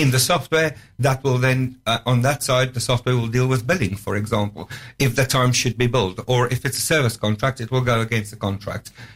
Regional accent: South Africa; moved away; As everyone can hear, I'm South African for my sins. I've been in this country probably about 16 years.

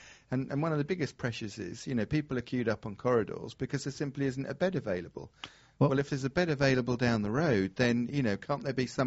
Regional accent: Fleet, South East England, United Kingdom; I grew up in Hampshire, down in Fleet

